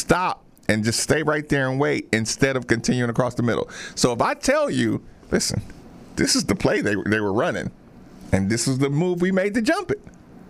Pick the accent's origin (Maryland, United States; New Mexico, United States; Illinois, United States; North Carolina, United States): North Carolina, United States; Asheville; He gets to go back to Asheville. Because we're from Asheville, North Carolina.